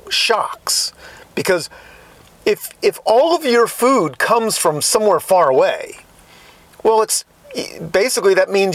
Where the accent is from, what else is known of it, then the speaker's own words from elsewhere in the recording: Brooklyn, New York, United States; born there; now in Virginia, United States; I consider myself a Virginian. Even though I was born in Brooklyn, New York, I live in Virginia now.